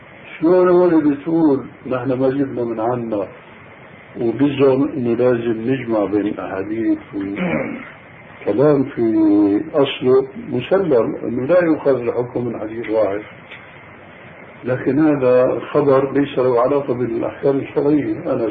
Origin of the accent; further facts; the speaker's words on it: Syria; بيحكوا المكتب عندنا في الشام